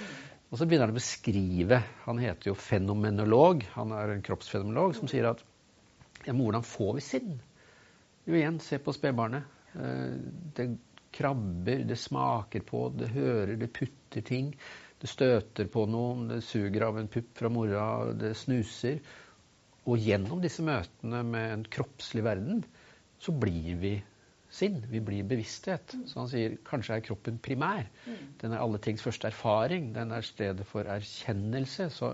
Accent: Innlandet, Norway; Men det klart at jeg kommer fra Østerdalen

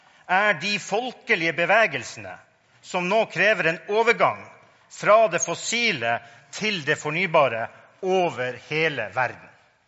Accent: Harstad, Troms, Norway; Jeg vokste opp I Harstad, oljebyen I nord.

